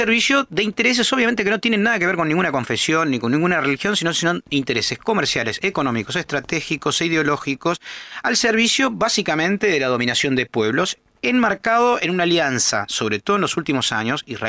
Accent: Argentina; nosotros, como argentinos judíos

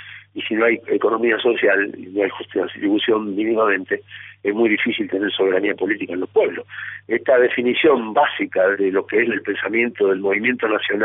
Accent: Argentina

